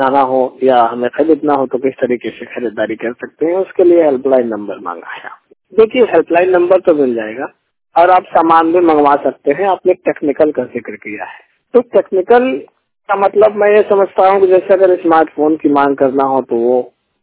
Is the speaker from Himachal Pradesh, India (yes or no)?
no; Mirzapur, Uttar Pradesh, India; जो कि आप भी एक मिर्जापुर के ही वासी हैं। और मैं बड़ा खुश हूँ कि हमारे जिला से इतने दिनों के बाद, इतने सालों के बाद कोई आया है